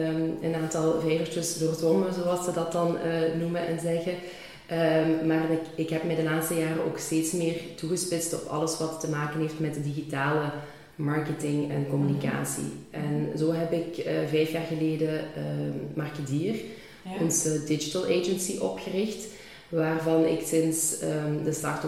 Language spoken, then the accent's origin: Dutch; Hasselt, Flanders, Belgium; born there; ik ben 33 jaar, geboren in Hasselt en vandaag ook nog altijd wonende in Hasselt.